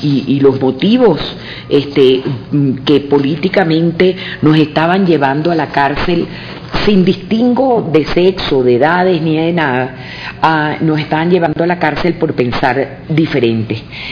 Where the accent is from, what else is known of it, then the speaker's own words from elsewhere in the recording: Venezuela; Cuando nosotros como venezolanos tenemos 18 años estando bajo el yugo de la injerencia